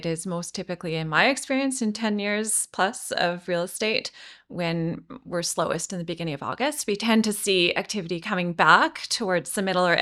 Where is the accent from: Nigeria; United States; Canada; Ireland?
Canada; Ladner, British Columbia; In my hometown.